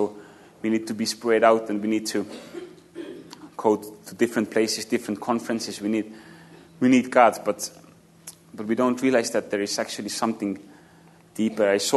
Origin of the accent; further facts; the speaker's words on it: England, United Kingdom; And yeah, it's Amazing Grace Church. We're from England.